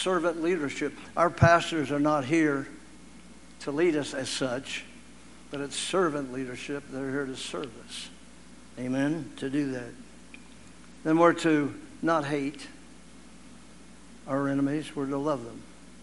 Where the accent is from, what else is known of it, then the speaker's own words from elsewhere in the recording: Ohio, United States; now in Texas, US/also=Michigan; I was from Ohio.